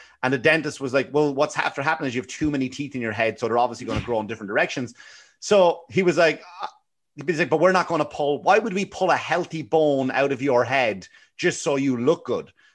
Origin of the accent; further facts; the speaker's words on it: Ireland; I remember even growing up in Ireland